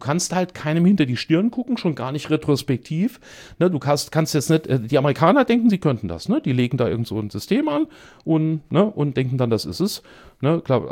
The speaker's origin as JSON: {"language": "German", "country": "Austria", "said": "hätten wir doch bloß so was wie Glaubhaftigkeitsanalyse bei uns in Österreich"}